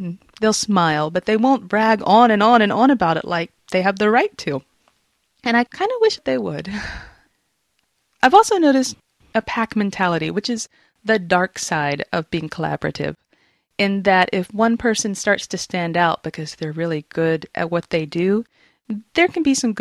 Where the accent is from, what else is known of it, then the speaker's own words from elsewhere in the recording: Jackson, Mississippi, United States; I grew up in the Deep South in Jackson, Mississippi. The women in the South are taught to be very competitive with other women.